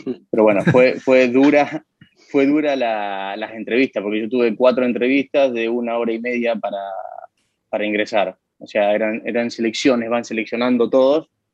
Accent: Argentina; Que hay veces que, como gran argentino, queremos cortar pasos y llegar a las cosas más rápidas.

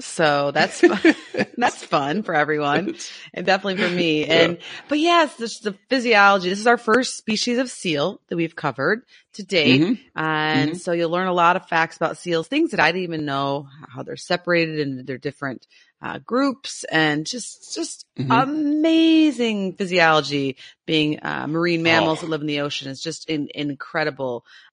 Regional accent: United States; I'm a Cancer, and I grew up on Lake Michigan, which for a lot of people that aren't familiar think that, oh, it's a lake, but it's really a great lake.

